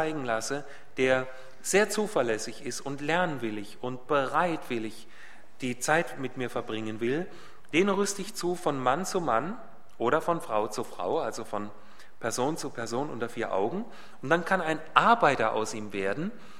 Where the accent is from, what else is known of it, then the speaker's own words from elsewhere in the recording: Hünfeld, Hesse, Germany; Auch bei uns in Hünfeld, wo ich herkomme, Chickenfield, wie manche sagen